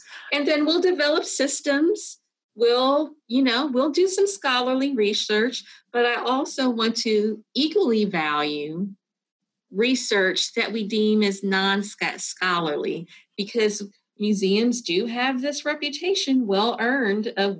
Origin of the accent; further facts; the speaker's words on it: Washington, District of Columbia, United States; So I grew up in Washington, D.C., and, you know, the myth when you're in, well, technically it's the South, but not really.